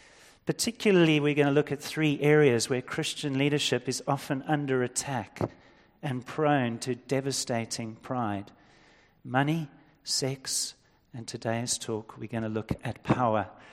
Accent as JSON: {"language": "English", "town": "Fish Hoek", "region": "Western Cape", "country": "South Africa", "tie": "born or raised there", "said": "I wasn't a surfer, I was a bodyboarder, I grew up in Fishhook."}